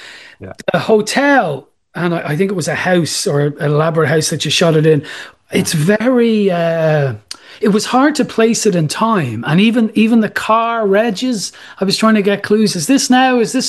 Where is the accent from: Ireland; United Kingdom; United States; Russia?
Ireland; Blanchardstown, Leinster; certainly in the one I grew up beside in Blanchardstown